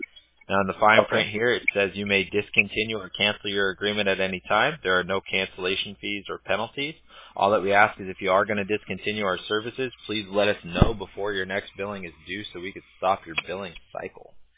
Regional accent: California, United States; I grew up in California, so I hadn't experienced it like that.

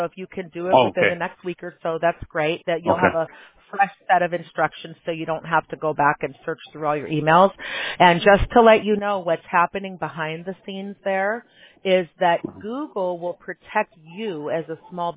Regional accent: Chicago, Illinois, United States; We're in California, but I grew up in Chicago

